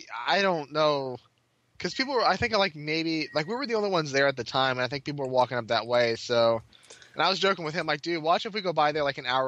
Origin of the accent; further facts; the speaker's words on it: Southern United States, United States; Yeah, she's from the Midwest. I'm from the South.